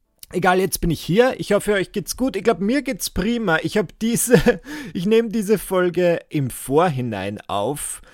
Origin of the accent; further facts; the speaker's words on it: Müllendorf, Burgenland, Austria; wie man wahrscheinlich in meiner Heimatgemeinde Müllendorf im Burgenland sagt.